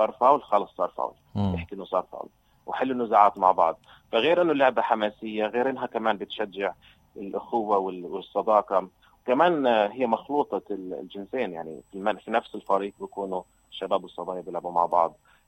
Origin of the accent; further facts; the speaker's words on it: Palestine; فهنا بعطينا فرصة ضخمة كفلسطينيين نشارك في الأولمبياد